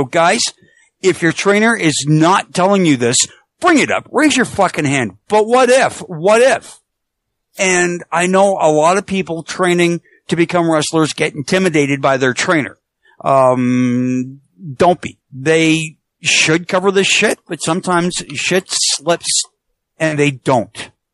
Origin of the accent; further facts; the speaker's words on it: Canada; I'm Canadian